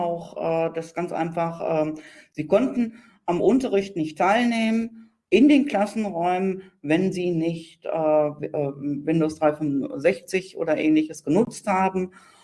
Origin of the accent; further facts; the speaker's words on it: North Rhine-Westphalia, Germany; Also ich komme aus NRW